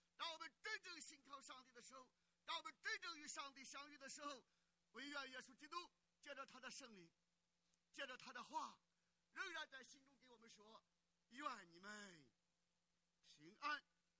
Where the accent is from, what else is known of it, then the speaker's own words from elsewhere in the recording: China; 我们中国人常讲上阵亲兄弟，打仗什么父子兵